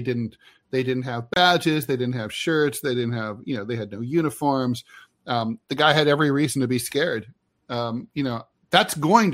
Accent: Dayton, Ohio, United States; I mean, there was a case in my hometown in Dayton where a dude was sitting at home.

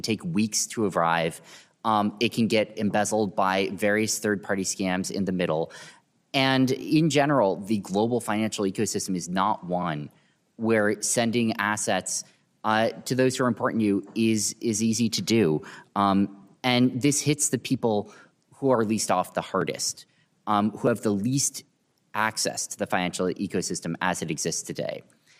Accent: Stanford, California, United States; also born or lived in Massachusetts; I grew up in Stanford, California, went to MIT where I majored in physics

